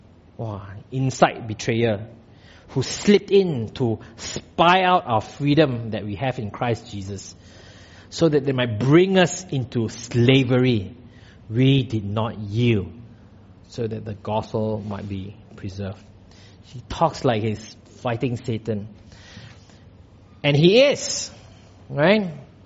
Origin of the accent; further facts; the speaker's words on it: Malaysia; Look, as a Malaysian Chinese, we generally do not have a deep sense of rootedness in the country.